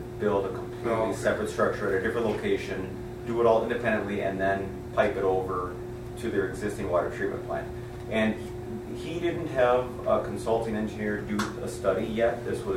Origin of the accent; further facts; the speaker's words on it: Saint Paul, Minnesota, United States; I grew up in St. Paul, and sure, it was nice, soft water for 50 weeks of the year